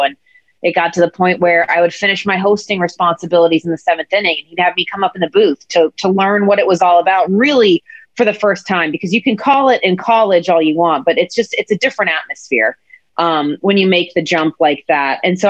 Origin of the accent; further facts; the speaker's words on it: Atlanta, Georgia, United States; It really started when I was a kid growing up in Atlanta. We had the East Cobb Complex, not too far from our house